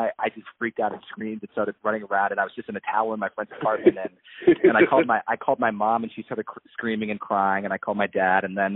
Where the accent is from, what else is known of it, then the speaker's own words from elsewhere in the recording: Arizona, United States; now in Los Angeles, United States; I'm from Arizona, so I love having a car again.